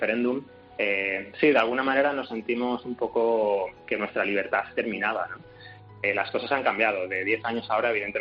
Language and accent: Spanish; Spain; accent: Spanish; now in United Kingdom; yo estoy completamente integrado aquí en Londres, pero yo me sigo sintiendo español, lógicamente. Yo he vivido 28 años allí y, bueno, pues haga lo que haga, es que se me nota que soy español, le abro la boca y todo el mundo, el acento me lo pilla.